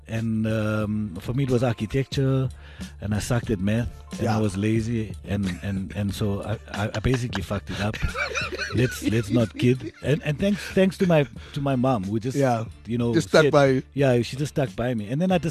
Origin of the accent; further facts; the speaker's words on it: Polokwane, Limpopo, South Africa; growing up in Polokwane, in the school that I was